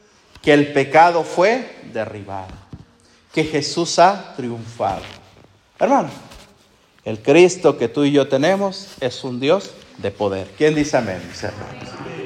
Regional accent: Texas, United States; now in New York, United States; no solamente aquí en Nueva York, no solamente en Texas, de donde vengo yo

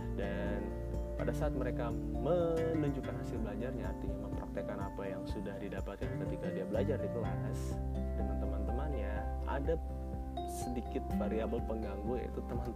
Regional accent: West Java, Indonesia; first language su; Indonesian is a second language; karena gue orang Sunda, misalkan gue menguasai bahasa Sunda of course. Kemudian yang kedua adalah gue menguasai bahasa Indonesia, that is our second language.

